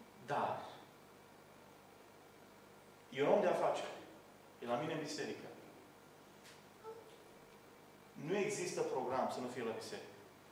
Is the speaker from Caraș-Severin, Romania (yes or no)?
no; Bihor County, Romania; born there; M-am dus în satul părinților mei, undeva lângă satul meu natal, undeva lângă Beiuș